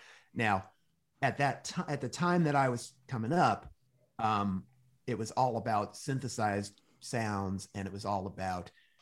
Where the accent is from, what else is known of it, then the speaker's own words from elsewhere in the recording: Pennsylvania, United States; also born or lived in New Jersey / Virginia Beach; Yeah, I'm from outside of Philadelphia.